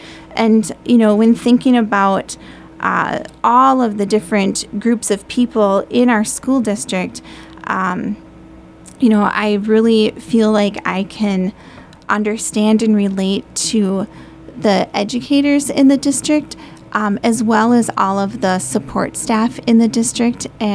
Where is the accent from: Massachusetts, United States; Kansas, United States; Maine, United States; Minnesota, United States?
Minnesota, United States; Goodhue; now in Hastings, United States; Well, I was born and raised in Goodhue, Minnesota, which is not too far from here.